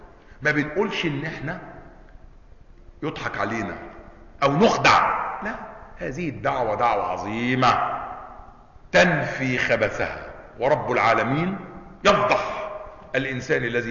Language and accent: Arabic; Egypt; احنا مصريين